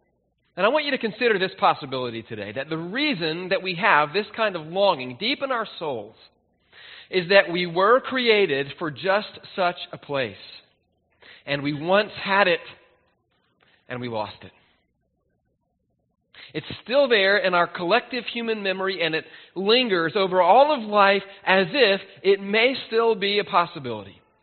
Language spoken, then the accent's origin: English; Alabama, United States; a place that my family went when I was growing up in Alabama almost every summer where I could fish and swim in the river